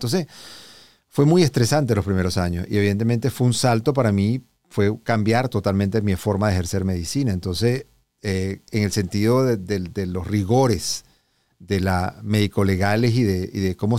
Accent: Venezuela; moved away as an adult; now in United States; eso me pasó también cuando salí de Venezuela para Estados Unidos

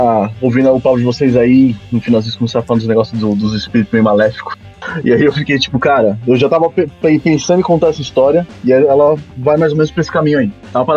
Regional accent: São Paulo, Brazil; Eu não, sou de São Paulo.

